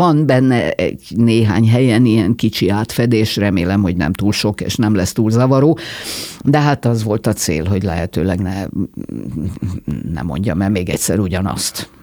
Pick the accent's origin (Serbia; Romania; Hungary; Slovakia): Hungary; Budapest; hiába arcoskodok itt ezzel a budaisággal, azért én mégiscsak budapesti ember vagyok, és maradok is.